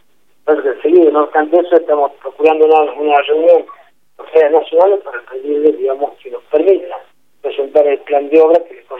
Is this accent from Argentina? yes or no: yes; La Rioja, Argentina; como ciudadano, como argentino, como riojano, como ciudadano